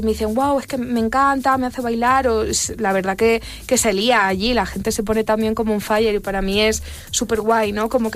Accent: Ciudad Real, Castilla-La Mancha, Spain; Yo soy de Ciudad Real, Manchega.

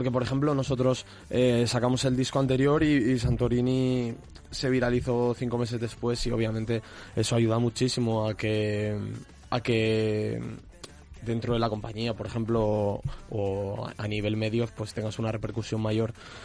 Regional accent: Gijón, Asturias, Spain; also born or lived in Mieres; donde yo no nací, porque nací en Mieres, pero según nací mis padres se mudaron a Gijón, y donde yo me crié toda la vida, viendo al equipo desde pequeño.

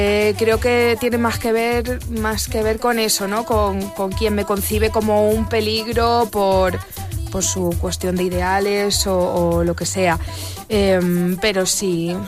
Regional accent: Ciudad Real, Castilla-La Mancha, Spain; Yo soy de Ciudad Real, Manchega.

